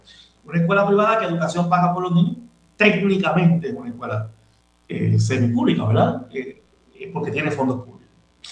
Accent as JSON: {"language": "Spanish", "town": "Patillas", "country": "Puerto Rico", "said": "yo que soy de Patilla, sabemos que cuando vamos a nuestros pueblos"}